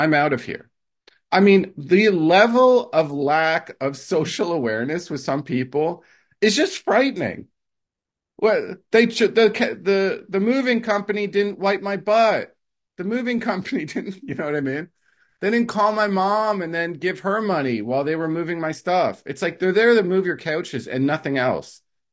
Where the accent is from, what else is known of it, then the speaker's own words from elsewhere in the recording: New Jersey, United States; now in Austin, United States; when I first moved here, I wasn't sure people would like me in Texas because I'm from New Jersey.